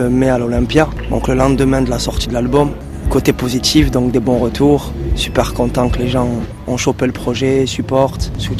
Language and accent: French; Sète, Occitanie, France; parce que je viens de Sète